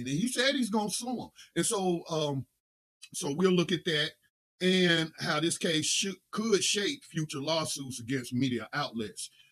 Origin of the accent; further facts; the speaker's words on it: United States; So, you know, I'm American, so-called American through and through.